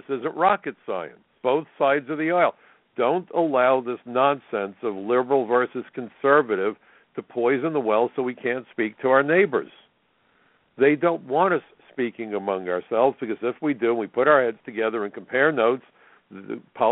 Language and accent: English; United States; I'm registered as a Democrat, but first and foremost I'm an American